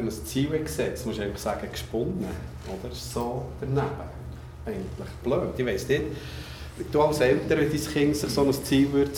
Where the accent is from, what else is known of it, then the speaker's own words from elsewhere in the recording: Australia; Wir Australier sind gut in was?